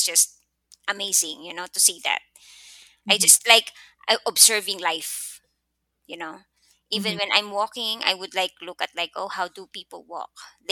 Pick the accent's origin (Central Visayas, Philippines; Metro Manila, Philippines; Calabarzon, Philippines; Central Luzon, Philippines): Calabarzon, Philippines; Yeah, I'm actually from a province in the Philippines called Laguna. It's like an hour away from Manila.